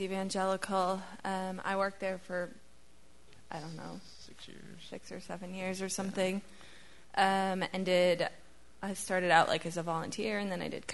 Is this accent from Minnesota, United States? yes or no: yes; Minnesota, United States; also born or lived in Alabama; And I grew up in Minnesota.